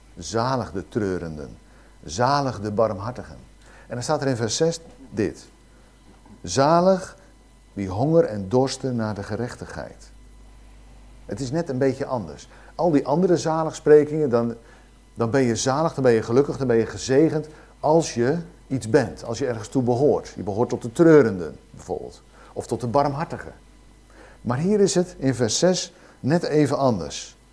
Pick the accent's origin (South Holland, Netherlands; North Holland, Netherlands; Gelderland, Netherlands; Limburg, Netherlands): South Holland, Netherlands; Papendrecht; Ik kom uit Papendrecht. Ik ga dan naar de Vrije Baptistengemeente.